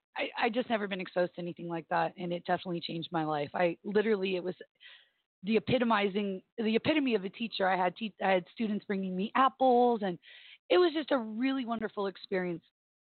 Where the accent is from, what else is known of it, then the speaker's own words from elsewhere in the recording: Hawaii, United States; also born or lived in Palo Alto; So I was born in Stanford University, Palo Alto, California, on March 7th, 1977. I moved to Hawaii with my mother and my oldest brother.